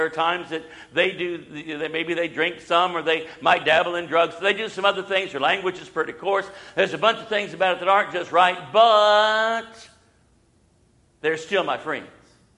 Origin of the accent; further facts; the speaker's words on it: Ohio, United States; Brand new school down here in Alabama, and I was from Ohio.